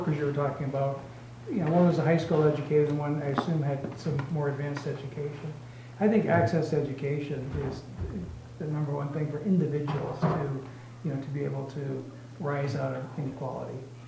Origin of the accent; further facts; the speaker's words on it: Wenatchee, Washington, United States; Like, for instance, I'm from Wenatchee, and we're fruit growers.